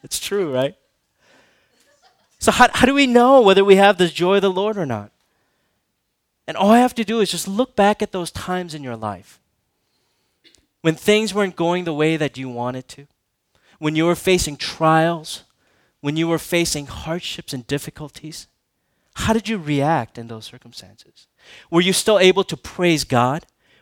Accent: Minnesota, United States; You guys know that I grew up in Minnesota, so.

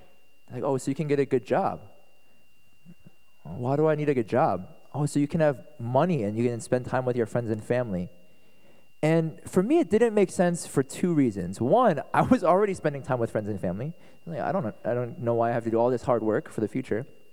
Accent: Philadelphia, Pennsylvania, United States; born there; I was born in Philadelphia, like I shared earlier. My parents, they immigrated from Korea.

